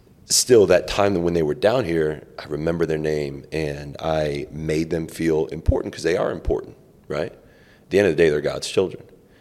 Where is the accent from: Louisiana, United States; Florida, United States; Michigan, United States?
Florida, United States; Miami; regardless of me being Colombian, regardless of me being African-American, like, this is where I'm from Miami, this is my city, and I want you to come down here and respect this.